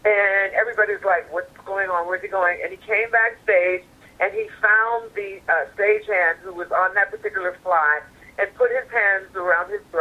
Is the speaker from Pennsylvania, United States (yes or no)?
yes; Pittsburgh, Pennsylvania, United States; I came from Pittsburgh, a blue-collar town with a very strong ethic.